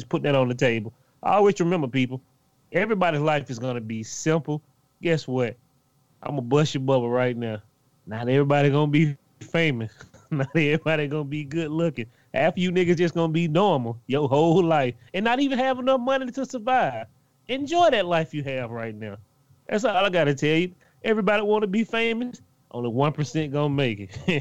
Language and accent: English; Oklahoma, United States; I grew up in Oklahoma. I know what real snow is.